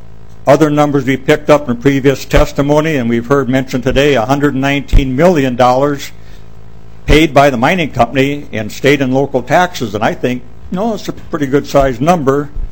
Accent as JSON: {"language": "English", "region": "Minnesota", "country": "United States", "said": "from Sudan, Minnesota. I spent several years working in the mines"}